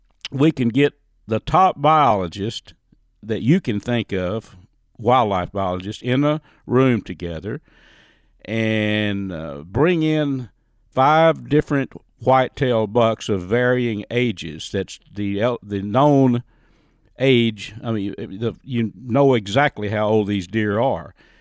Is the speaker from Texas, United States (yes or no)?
yes; Texas, United States; rather be than right up here in Northeast Texas and hunting and fishing. It's just, well, it's home. I was raised in Red River County, you know.